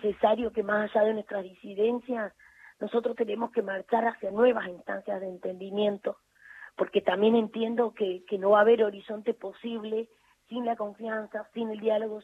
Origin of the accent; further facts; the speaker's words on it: Pinto, Santiago del Estero, Argentina; soy de la ciudad de Pinto, un pueblito que queda al sudeste de la provincia, de mi provincia, y sí, soy hija de Emilio